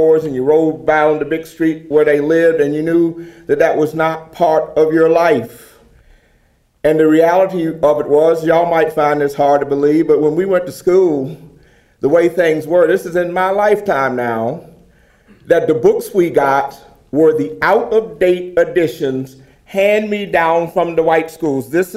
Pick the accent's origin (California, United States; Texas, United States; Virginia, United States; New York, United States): Virginia, United States; Norfolk; I was born at home in a black neighborhood, and we knew the boundaries of the black neighborhood. I'm from Norfolk, Virginia.